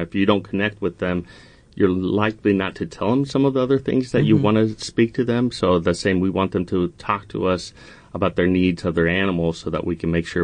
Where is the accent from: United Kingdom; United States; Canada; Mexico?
Mexico; So I'm half American, half Mexican, grew up in Mexico, grew up in a city, so really didn't have much exposure to livestock.